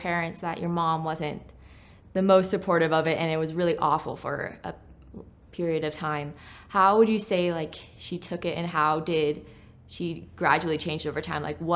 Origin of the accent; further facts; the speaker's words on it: El Paso, Texas, United States; I'm originally from El Paso, Texas, so right on the border of Mexico and New Mexico.